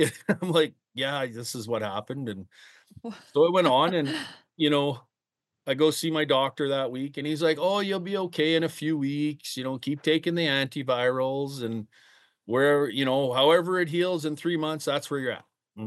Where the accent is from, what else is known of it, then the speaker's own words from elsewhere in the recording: Manitoba, Canada; I grew up in Manitoba. I now live in Saskatchewan, right on the border.